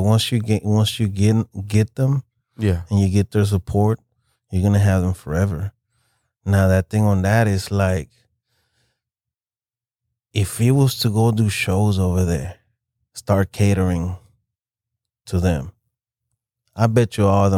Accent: Monterrey, Nuevo León, Mexico; I grew up listening to all them grupos. So, and I'm from Monterrey. Cumbia has been in my blood since a little kid.

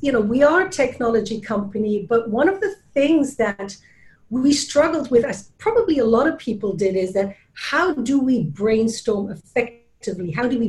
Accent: Belgium; first language Flemish; English is a second language; I'm from Belgium. I'm a Flemish speaker

